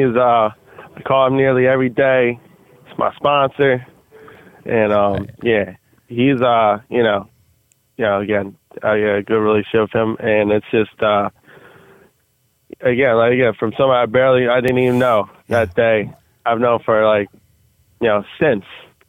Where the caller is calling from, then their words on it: Burlington, New Jersey, United States; No. I'm calling from Burlington, New Jersey.